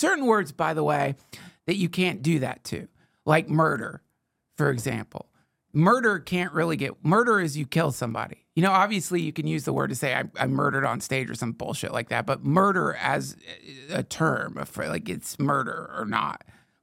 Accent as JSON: {"language": "English", "region": "North Carolina", "country": "United States", "tie": "born or raised there", "said": "I don't know, that's growing up in North Carolina, but you know, I remember when people started calling magazines books."}